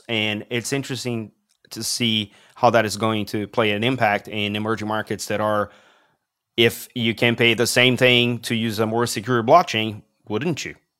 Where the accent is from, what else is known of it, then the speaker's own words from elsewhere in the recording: Brazil; I come from Brazil.